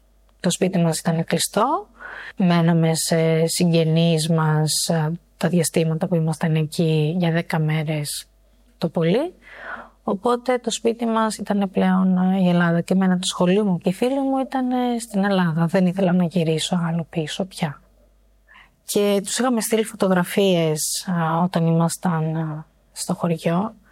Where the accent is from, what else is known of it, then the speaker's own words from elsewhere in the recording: Albania; now in Greece; Κανένας δεν ήξερε ότι είμαι από την Αλβανία.